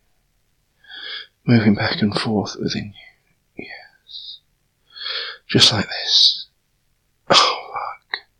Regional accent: United Kingdom; So, I hope you enjoyed your first time with a British guy.

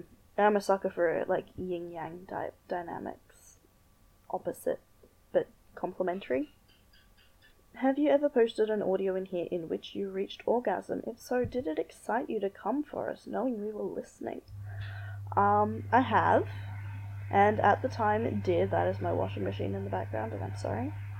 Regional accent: Australia; I'm in my mid-20s now, which is weird. You could probably tell from the whole accent thing that I'm Australian.

